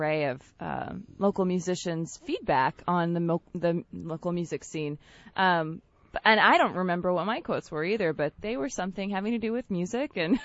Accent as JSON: {"language": "English", "town": "Sitka", "region": "Alaska", "country": "United States", "tie": "born or raised there", "said": "I'm from Sitka, which is a little town on an island. And it was a great place to grow up"}